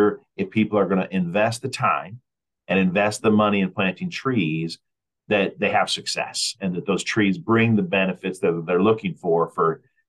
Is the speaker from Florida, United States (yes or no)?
no; Lincoln, Nebraska, United States; also born or lived in Arizona / California / Austin; I grew up in Lincoln, Nebraska, which is where I'm speaking with you from today. I grew up in Lincoln, moved away right after college to Arizona for a while, California for a while. I was in Austin, Texas for 10 years